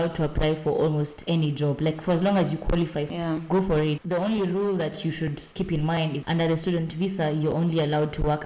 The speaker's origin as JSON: {"language": "English", "country": "Kenya", "said": "like for us, we're students, we're Kenyan students, there's not as many scholarships as there are for the total"}